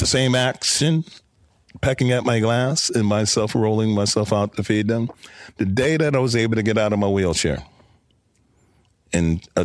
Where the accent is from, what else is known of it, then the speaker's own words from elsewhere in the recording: Brooklyn, New York, United States; I'm a kid from Brooklyn.